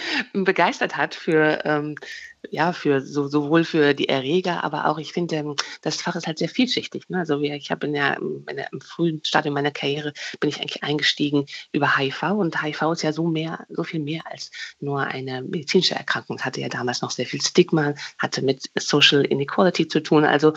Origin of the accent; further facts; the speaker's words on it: Rhineland, Germany; Ich komme ja auch aus dem Rheinland und bin Köln sehr verbunden